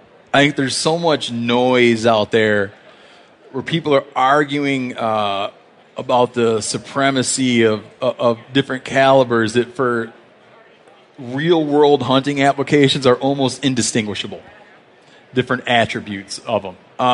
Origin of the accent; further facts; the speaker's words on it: Michigan, United States; like I grew up in Michigan